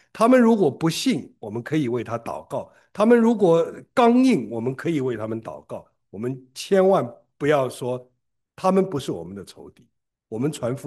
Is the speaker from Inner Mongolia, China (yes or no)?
no; Shanghai, China; 我们上海人怎么就一定讲话不直了呢